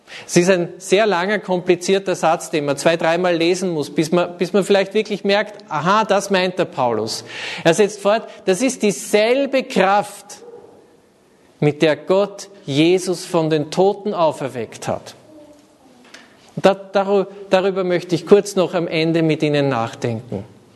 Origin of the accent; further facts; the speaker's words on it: Gosau, Upper Austria, Austria; Ich bin ja in der Gosau im Salzkammergut aufgewachsen und am Berg, also schon Richtung Dachstein